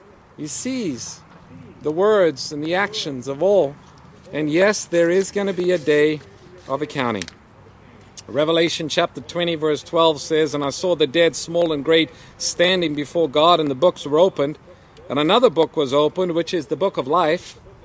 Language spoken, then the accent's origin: English; South Africa; Growing up in South Africa, there was an interesting mountain pass close to the town of Somerset West.